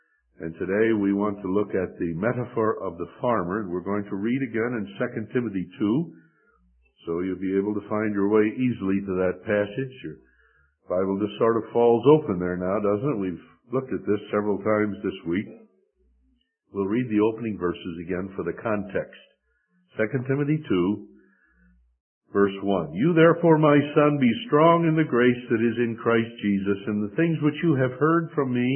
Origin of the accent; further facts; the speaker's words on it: Midwest, United States; I'm one of those people growing up in the Midwest on the farm